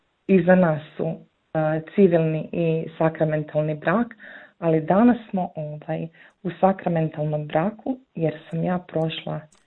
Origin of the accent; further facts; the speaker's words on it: Gornje Plavnice, Bjelovar-Bilogora County, Croatia; Mm-hmm. Dolazimo iz Gornjih Plavnica, znači okolica Bjelovara, nekih 4,5 km van grada.